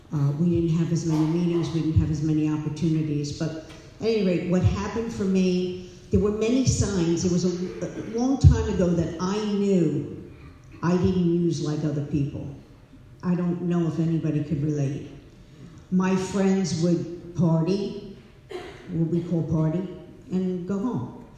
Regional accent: New York City, New York, United States; I'm from the USA. I'm from New York City. Times Square, you know, what you see in the, that's where I'm from. I am the firstborn in the United States of my family.

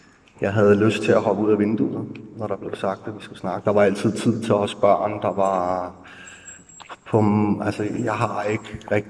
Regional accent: Herlev, Capital Region of Denmark, Denmark; Jeg er vokset op i Østerbro, Herlev, en velfungerende familie.

